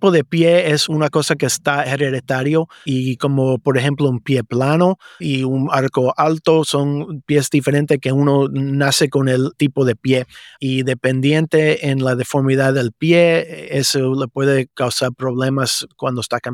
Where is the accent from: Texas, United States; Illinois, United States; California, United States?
Illinois, United States; Yo soy nacido en Illinois, de los suburbios de Chicago. Mi mamá nació en Cuba, así que por eso fue como yo aprendí español desde niño. Yo estudié en la Universidad de Illinois para college y también para la medicina.